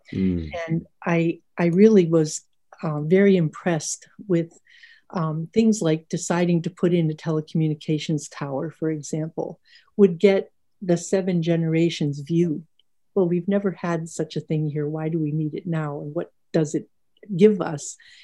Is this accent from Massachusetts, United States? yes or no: no; Pittsburgh, Pennsylvania, United States; also born or lived in Alaska; My daughter was in Virginia at that time. My sister was in Tennessee, but I grew up in Pittsburgh and I was in desperate need to come back to my roots. I was pretty beat up when I left Alaska.